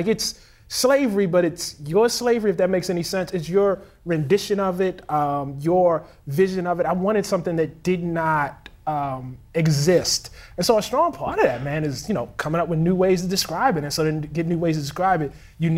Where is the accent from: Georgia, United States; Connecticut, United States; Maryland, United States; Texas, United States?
Maryland, United States; Baltimore; You know, I'm from Baltimore, Maryland.